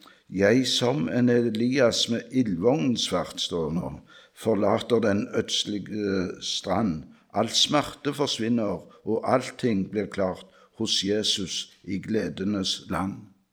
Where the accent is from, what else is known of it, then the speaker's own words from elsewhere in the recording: Randaberg, Rogaland, Norway; Vi sang en sang i ungdomsmusikken hjemme på Randaberg.